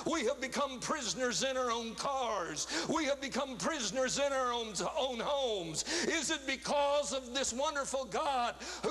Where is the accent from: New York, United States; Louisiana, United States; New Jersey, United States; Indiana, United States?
Indiana, United States; When I hear of the man from my home state of Indiana